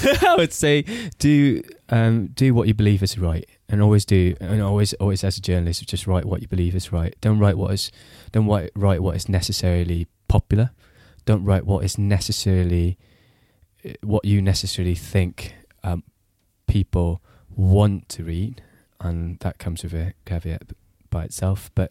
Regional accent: Singapore; now in United Kingdom; I grew up in Singapore

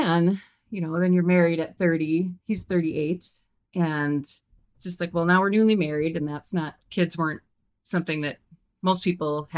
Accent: Minnesota, United States; moved away as an adult; And yep, I'm originally from Minnesota, came to college here and never left.

